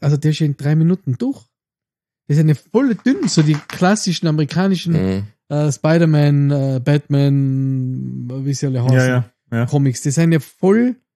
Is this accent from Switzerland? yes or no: no; Innsbruck, Tyrol, Austria; Bei uns in Innsbruck, glaube ich, überhaupt nicht.